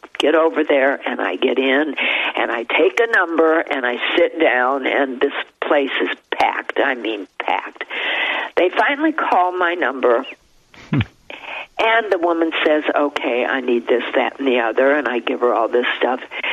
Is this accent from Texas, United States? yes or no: no; Evanston, Illinois, United States; born there; You can see I was born in Evanston, Illinois. That's on my birth certificate.